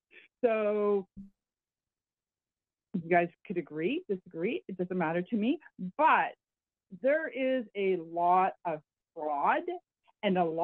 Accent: Ontario, Canada; I come from Ontario.

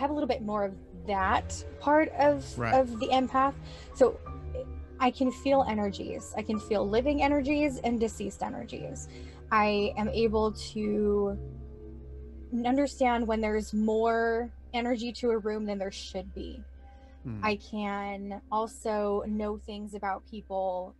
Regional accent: Los Angeles, California, United States; now in Houston, United States; I am an American citizen in Houston, Texas, by the means of Los Angeles, California.

